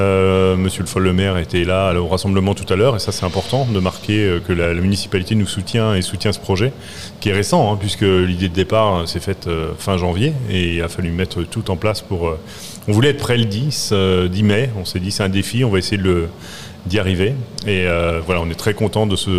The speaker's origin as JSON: {"language": "French", "country": "France", "said": "Moi, je suis français, évidemment."}